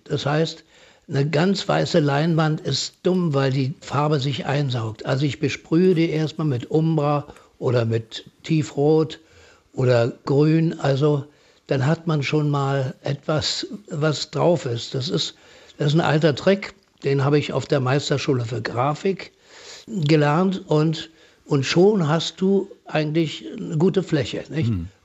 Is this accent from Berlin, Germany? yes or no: yes; Berlin, Germany; als Berliner Neuköllner würde ich sagen